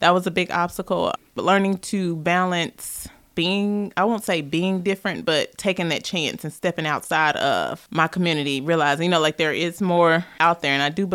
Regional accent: Hot Springs, Arkansas, United States; I was actually born and raised in Hot Springs. I graduated from Hot Springs High in 2002.

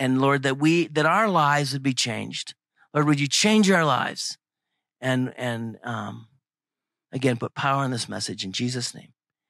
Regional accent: Pacific Northwest, United States; I grew up in the Pacific Northwest in small lumber mill towns.

